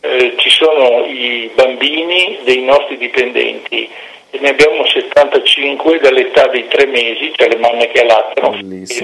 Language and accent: Italian; Veneto, Italy; Invece a me, certo che sono veneto, di trovarmi con i miei amici la domenica a mangiare qui uno spiedo